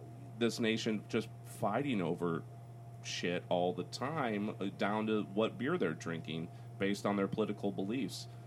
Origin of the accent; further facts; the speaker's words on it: Missouri, United States; And I said, you know, I'm from Missouri, and I happen to be going there the next weekend.